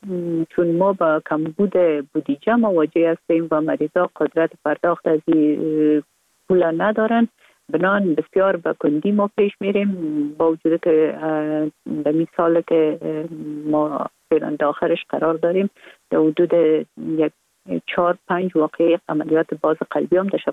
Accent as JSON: {"language": "Persian", "region": "Kabul", "country": "Afghanistan", "tie": "born or raised there"}